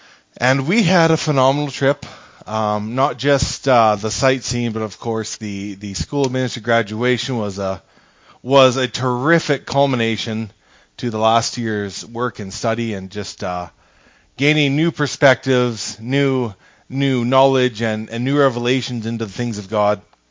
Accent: Canada; But throughout growing up in Canada and with the United States right next door

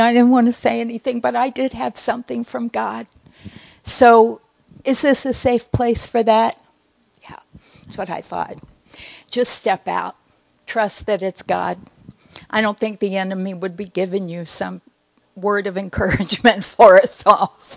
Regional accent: Kentucky, United States; because we're from Kentucky

